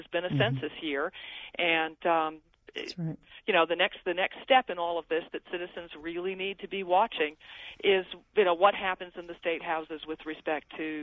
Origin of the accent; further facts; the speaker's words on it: Georgia, United States; I'm personally from Georgia, and that has become an issue in my state of newly naturalized citizens having to prove their citizenship over and over again